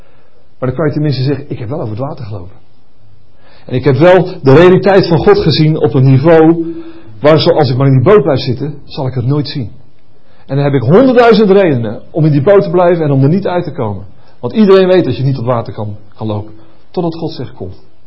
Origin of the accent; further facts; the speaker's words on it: Netherlands; We weten allemaal, zeker als Hollanders weten we